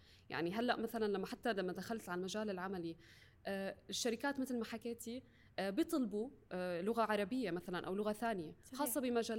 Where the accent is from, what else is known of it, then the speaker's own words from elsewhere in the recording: United Arab Emirates; accent: Syrian; ولا هويتي لهجة سورية ولا لهجة بلاد الشام أو إلى آخره. لأني تربيت بالإمارات كمان صار عندي تعرض أكثر لكل اللهجات العربية الأخرى،